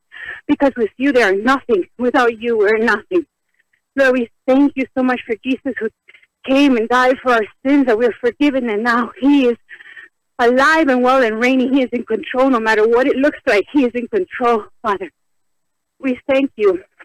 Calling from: Miami, Florida, United States; I'm from Miami, Florida.

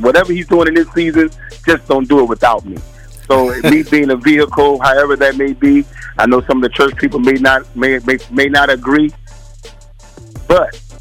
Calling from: Chicago, Illinois, United States; Amen. We are calling from Chicago, Illinois. We are here pastoring a church, pastoring with my wife.

